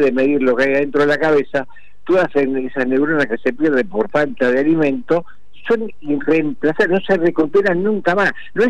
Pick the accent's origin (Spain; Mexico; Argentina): Argentina; como argentinos, como seres humanos, como empresarios